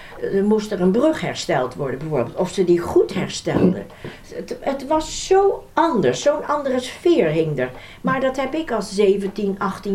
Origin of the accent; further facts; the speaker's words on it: Netherlands; Ik kwam uit Holland.